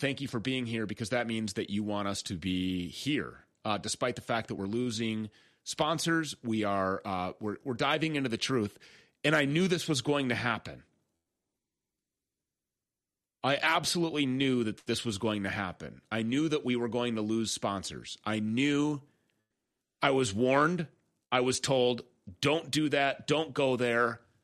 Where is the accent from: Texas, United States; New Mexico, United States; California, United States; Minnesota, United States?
Minnesota, United States; Governor Tim Walz of my home state of Minnesota